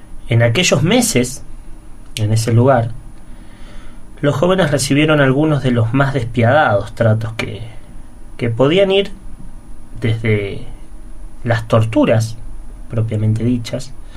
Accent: Argentina; nosotros tenemos esa particularidad como argentinos, ¿no?

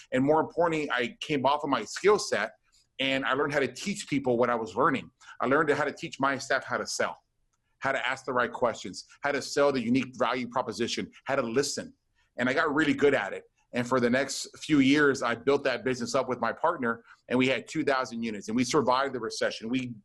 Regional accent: Texas, United States; Yeah, you know, so I was raised in Deep South Texas.

